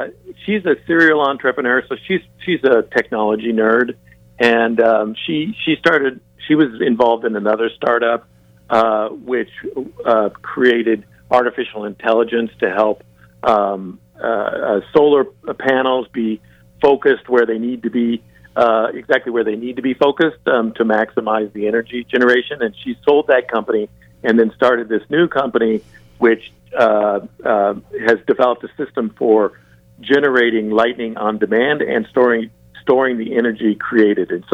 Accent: Idaho, United States; also born or lived in Alaska; I was born in Alaska, but I grew up in Idaho

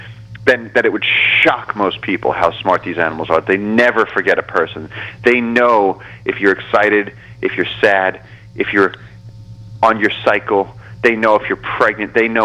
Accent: New York City, New York, United States; born there; I don't know how I was born in Brooklyn. I just don't know. I mean, I love it. It feels, you know, of course, it's my family and a part of my home

